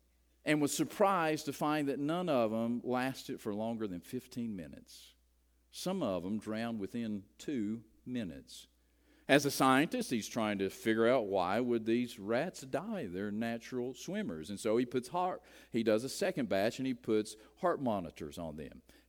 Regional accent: West Virginia, United States; I grew up in West Virginia, as you know, got saved, went to church in West Virginia. West Virginians have a way of saying things.

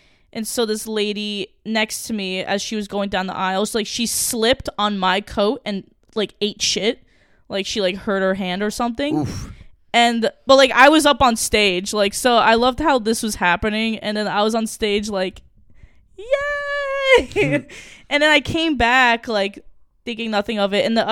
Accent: New Jersey, United States; I don't know why I said it like that. I'm from New Jersey.

